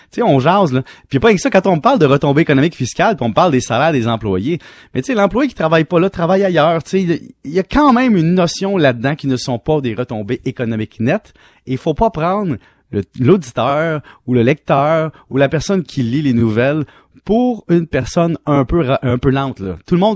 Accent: Salaberry-de-Valleyfield, Quebec, Canada; Moi, je viens de Valleyfield, super belle ville, à 62 km de Montréal, selon Google Maps, OK?

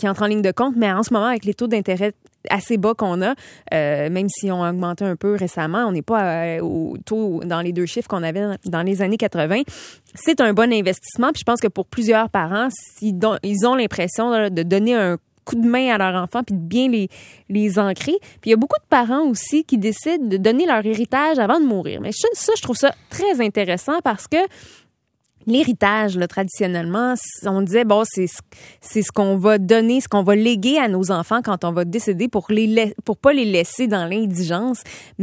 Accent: Montreal, Quebec, Canada; j'ai grandi à Montréal. Je suis une vraie pure laine montréalaise et j'avais pas vraiment d'intérêt de quitter la maison. J'étais au métro Henri Bourassa

